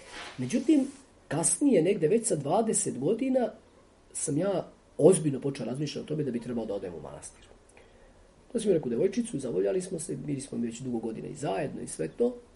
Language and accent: Serbian; Šumadija and Western Serbia, Serbia; svo svoje neko detinjstvo tu proveo u Dragačevu, a tu je Ovčarsko-Kablanska klisura, 9 manastira nam bilo u krugu. Moja kasnija veza školovanje je bilo u Beogradu.